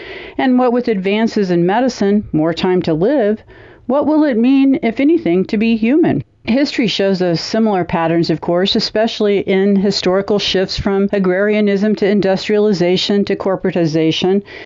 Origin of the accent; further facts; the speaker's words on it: Dodge City, Kansas, United States; from Dodge City, Kansas